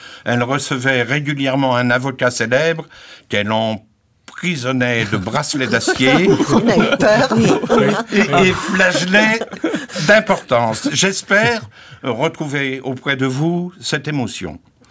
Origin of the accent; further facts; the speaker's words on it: Fouesnant, Brittany, France; born there; Alors, je suis né à Fouesnant, dans le Finistère.